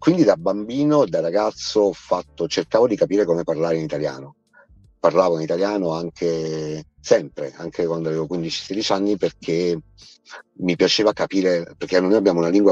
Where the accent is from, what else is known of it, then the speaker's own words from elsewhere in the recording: Campania, Italy; accent: Neapolitan; also born or lived in Rome / Milan / Pesaro; il mio accento è napolegno, no? E quindi alla fine sono fiero, però mi ha aiutato moltissimo il fatto di vivere in tante città diverse. Ho vissuto 18 anni a Roma